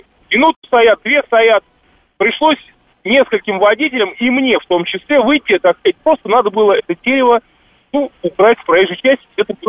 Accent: Moscow, Russia; я как бы москвич

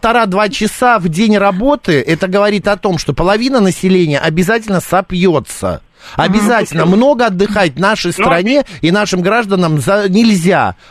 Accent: Russia; born there; now in Moscow, Russia; спасибо тебе большое, что я родился в России, что живу в Москве

